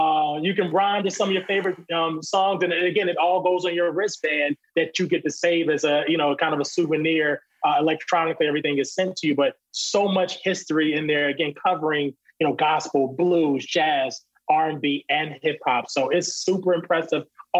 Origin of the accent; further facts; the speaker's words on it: Virginia, United States; We were catching up at dinner, and we were just talking about how grateful we are to be from Virginia.